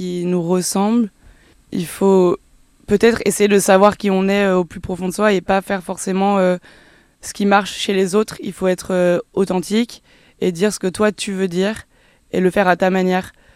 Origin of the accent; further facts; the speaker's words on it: Lyon, Auvergne-Rhône-Alpes, France; J'ai grandi à Lyon. Je suis une Lyonnaise, je suis très fière.